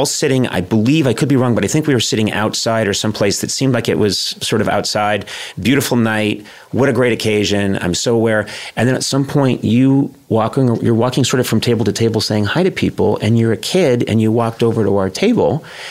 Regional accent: Ireland; Well, I am Irish, and no, I don't think the Irish should be the White House.

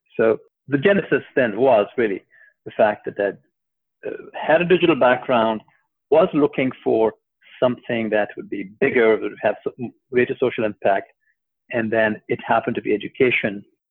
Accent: Pakistan; I come from Pakistan, a very poor country where a lot of people are illiterate.

